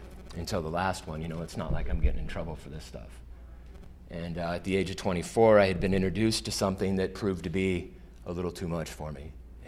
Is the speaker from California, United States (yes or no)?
yes; California, United States; I grew up in Southern California. I had a silver spoon in my mouth.